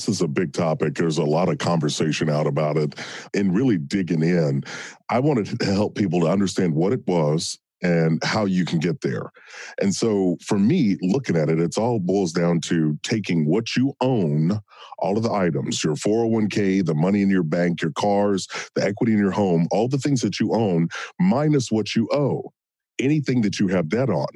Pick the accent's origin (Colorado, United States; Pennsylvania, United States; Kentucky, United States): Kentucky, United States; I grew up in Kentucky in a small town.